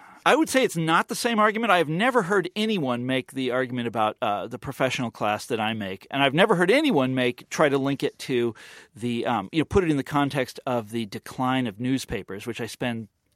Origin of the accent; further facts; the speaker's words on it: Midwest, United States; I'm from the Midwest, of course, originally